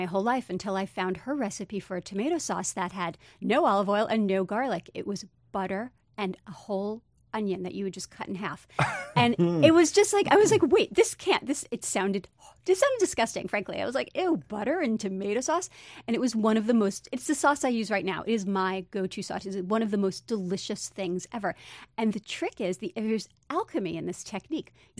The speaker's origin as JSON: {"language": "English", "town": "Brooklyn", "region": "New York", "country": "United States", "tie": "born or raised there", "said": "Because I feel like I grew up in Brooklyn and I had a very particular image of what I thought Italian food was."}